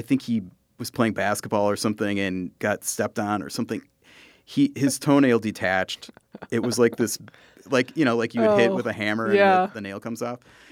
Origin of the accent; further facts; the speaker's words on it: Green Bay, Wisconsin, United States; I'm from the Green Bay area, and that was Jack of Diamonds country, where your partner is determined by whoever gets a certain card.